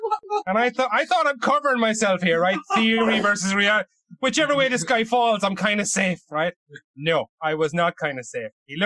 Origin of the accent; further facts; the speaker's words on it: Ireland; Now, I'm Irish, I don't want to offend anybody, and I don't really have an opinion